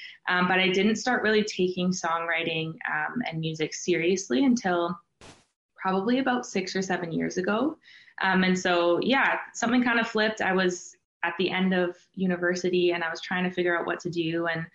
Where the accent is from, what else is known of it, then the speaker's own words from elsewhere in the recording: Vancouver, British Columbia, Canada; also born or lived in Ontario; now in Los Angeles, United States; I'm in Los Angeles, but I'm originally from Vancouver, Canada.